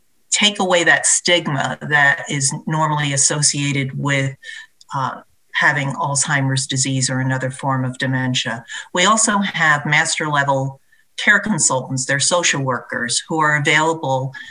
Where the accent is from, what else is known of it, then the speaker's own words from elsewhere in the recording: United States; I'm Italian American, so I understand that whole cultural thing coming into it and saying, we'll take care of it.